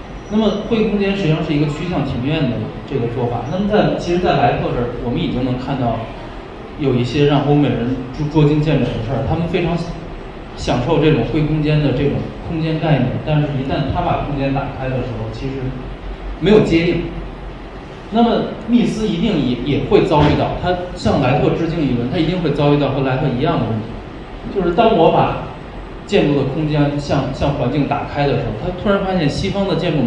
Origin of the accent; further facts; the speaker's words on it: China; 但是作为一个中国人来讲